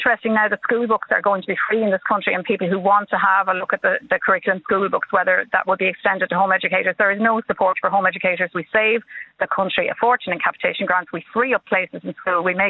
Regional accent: Leinster, Ireland; accent: Australian; also born or lived in Australia; today is the first day I walked into a primary school in Ireland in 1974, at 6 years of age, with my Australian accent on me and my books from us.

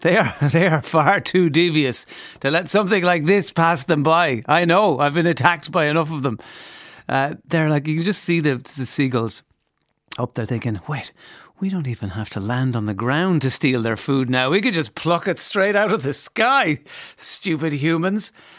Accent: Limerick, Munster, Ireland; Despite growing up in Limerick surrounded by farms, I didn't really know anything about farming

